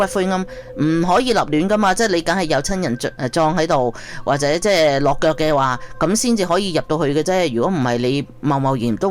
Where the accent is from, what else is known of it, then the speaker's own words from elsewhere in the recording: China; 即系我哋中国人啊咁样